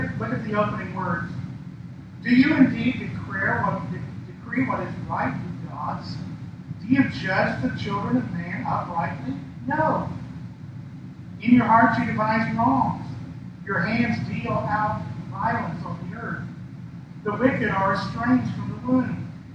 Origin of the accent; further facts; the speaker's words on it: United States; Now, I am an American and I'm proud of it.